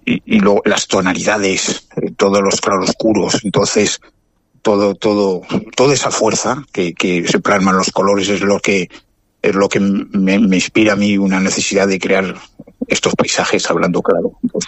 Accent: Cuenca, Castilla-La Mancha, Spain; yo soy conquense, apasionado de Cuenca.

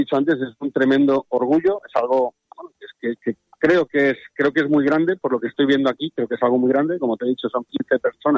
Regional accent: Spain; soy el tercer español en la historia de la UIT que forma parte del comité ejecutivo.

